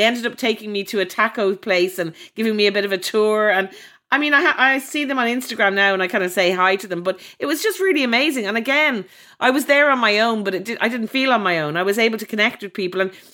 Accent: Ireland; I'm from Ireland.

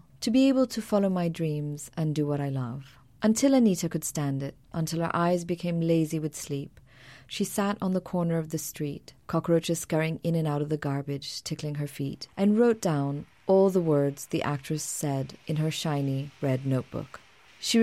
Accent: Damascus, Damascus Governorate, Syria; Damascus. And at the time that I was growing up, you know, Syria was a secular country. So when I was growing up in Syria, I didn't know.

